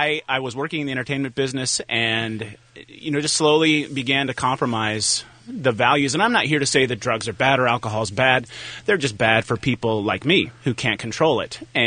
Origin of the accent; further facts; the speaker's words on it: Arizona, United States; moved away; Well, what happened was my I grew up in Arizona.